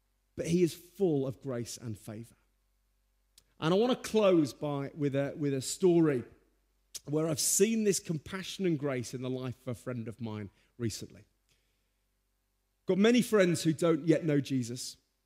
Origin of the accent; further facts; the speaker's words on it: Birmingham, West Midlands, United Kingdom; I met him in Quinton. I grew up in Quinton. Anyone from Quinton? No, it's fine, but it's Birmingham.